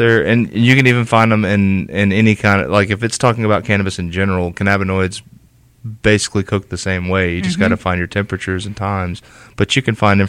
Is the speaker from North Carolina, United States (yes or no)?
no; Geneva, Alabama, United States; also born or lived in Colorado; I'm from Geneva, Alabama, born and raised, moved around quite a bit after, and then went out to Colorado for 2 years.